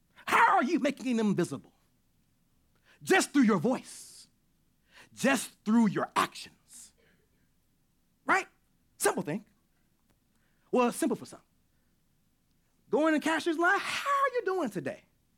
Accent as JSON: {"language": "English", "region": "the South", "country": "United States", "said": "Uh-oh. See, I'm a Southerner. We do this naturally."}